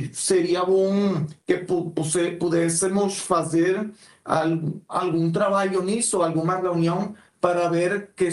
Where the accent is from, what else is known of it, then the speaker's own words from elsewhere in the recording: Portugal; now in Venezuela; Nós estamos cá, nós também somos portugueses.